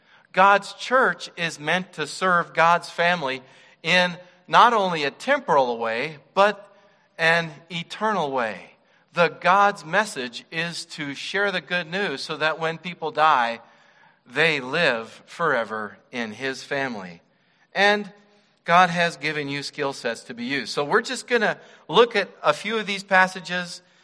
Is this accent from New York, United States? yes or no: no; Wyoming, United States; When I was growing up and I was a little kid in the Missouri Synod Lutheran Church I was born and raised in Wyoming, women weren't allowed to vote.